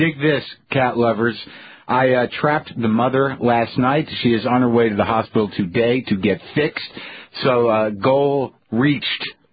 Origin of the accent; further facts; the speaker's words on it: Albuquerque, New Mexico, United States; we're going into Albuquerque now, which is my hometown, which is where my dad lives